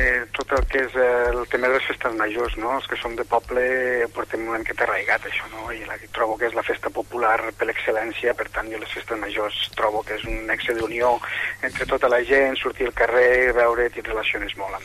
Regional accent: Lleida, Catalonia, Spain; soc lleidatà i això, en sigui molt orgullós

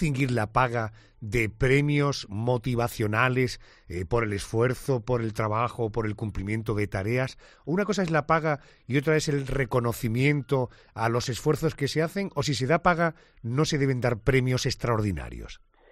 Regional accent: Spain; en España somos los papás españoles los terceros de Europa

